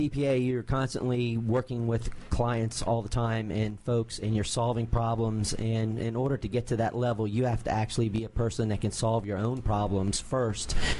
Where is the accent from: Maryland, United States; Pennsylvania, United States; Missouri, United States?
Maryland, United States; Oxon Hill; Oxon Hill, Maryland, right out of Southeast DC.